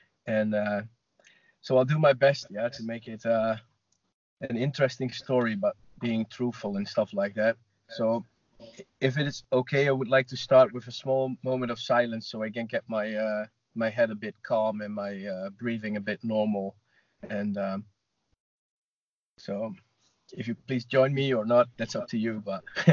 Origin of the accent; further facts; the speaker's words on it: Netherlands; I'm from Holland.